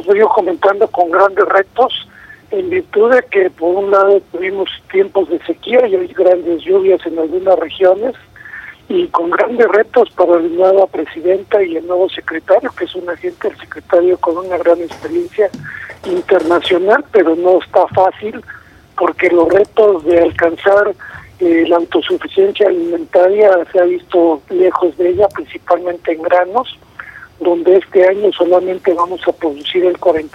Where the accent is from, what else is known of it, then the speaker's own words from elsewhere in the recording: Mexico; como mexicanos.